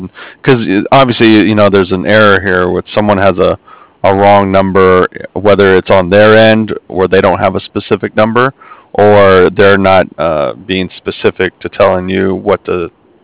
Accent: Cardiff, Wales, United Kingdom; I'm from Cardiff.

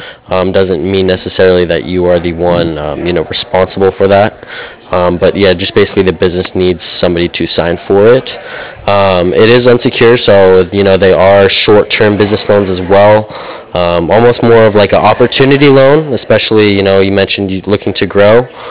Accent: Boise, Idaho, United States; I'm from Boise, Idaho, and I know BSU's up there this weekend.

